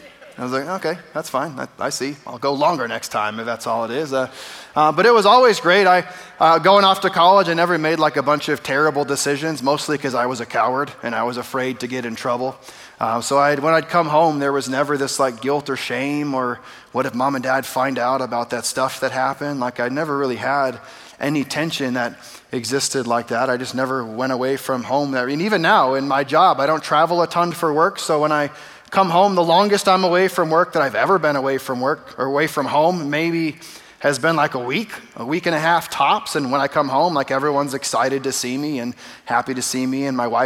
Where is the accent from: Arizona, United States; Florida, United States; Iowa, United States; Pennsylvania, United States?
Arizona, United States; Phoenix; I mean, I grew up here in Phoenix